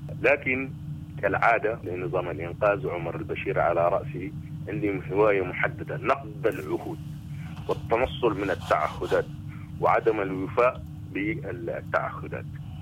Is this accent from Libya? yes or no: no; Sudan